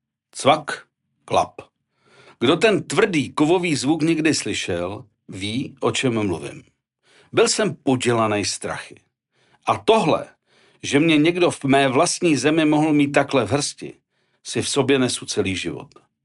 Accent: Teplice, Ústí nad Labem Region, Czechia; Když tedy vyřizoval můj přestup z rodných Teplic

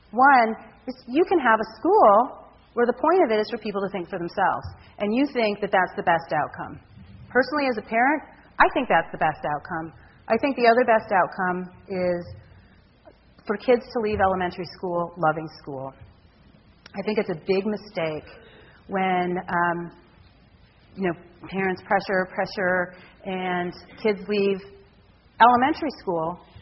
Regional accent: Detroit, Michigan, United States; also born or lived in Ohio; now in San Francisco, United States; I grew up in the Detroit area. I went to school in the Ohio cow field area. And the idea that I would live in San Francisco just was off my radar.

